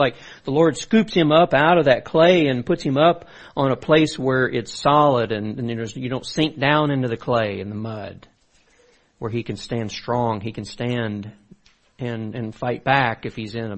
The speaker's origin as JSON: {"language": "English", "region": "Louisiana", "country": "United States", "tie": "born or raised there", "said": "I grew up in South Louisiana and we had a lot of clay there."}